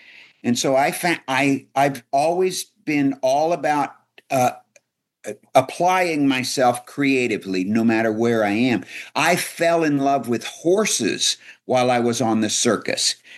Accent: Midwest, United States; born there; I was born in the Midwest, the son of an opera singer for a mother and a Lutheran minister for a father. So I was a preacher's kid. So yeah, I grew up on a university campus

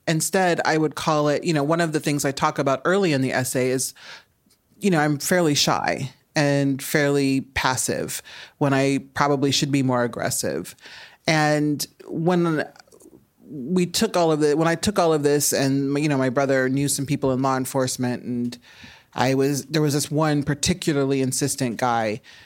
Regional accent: Omaha, Nebraska, United States; And I'm from Omaha, Nebraska. So, oh my God, go Huskers.

